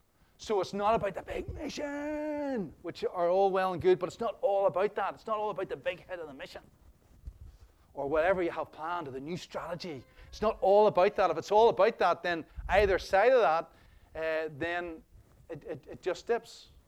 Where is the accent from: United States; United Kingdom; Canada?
United Kingdom; Belfast, Northern Ireland; Like, I'm just an ordinary guy. Born and bred in North Belfast. Just doing my stuff. Served my time in the Presbyterian Church.